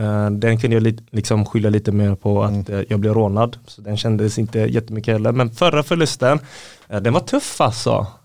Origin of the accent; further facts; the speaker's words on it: Thailand; Nej, jag är inte afghan. Jag är thai.